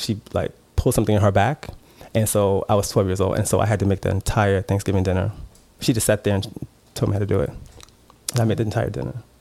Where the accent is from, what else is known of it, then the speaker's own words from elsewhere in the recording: the South, United States; I'm from the South. I'm a Southern boy.